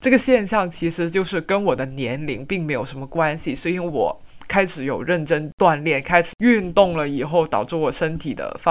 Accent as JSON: {"language": "Chinese", "country": "China", "said": "一开始呢，中国人出去睡的话都会觉得很不习惯，我也是那样"}